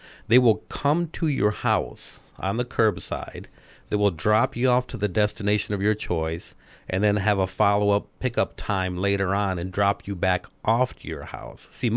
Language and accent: English; Kalamazoo, Michigan, United States; You know, I grew up in Kalamazoo, Michigan